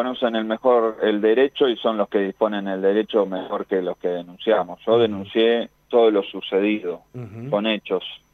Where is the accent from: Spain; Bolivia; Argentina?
Argentina; Por eso fui, porque soy argentino, porque tengo derechos constitucionales